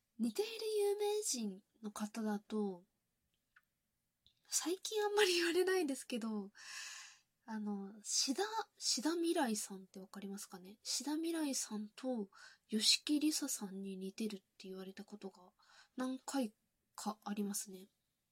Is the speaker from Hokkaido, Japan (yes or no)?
yes; Hokkaido, Japan; 出身は北海道です。今は北海道じゃないところに住んでいるんですけれども、方言で話すことは、何々だべさとか、そういう感じでは話さないんですけれども、